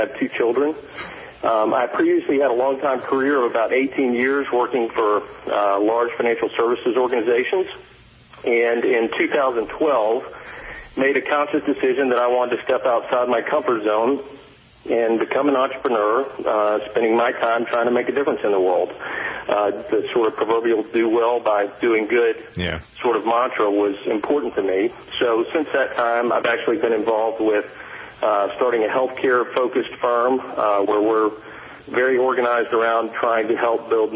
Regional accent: Alabama, United States; Personally, I grew up in Alabama. I'm often asked what sport I played growing up in Alabama.

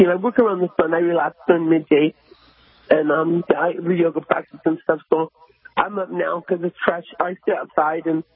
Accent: Willingboro, New Jersey, United States; I was from Willingboro, New Jersey, near Southern New Jersey.

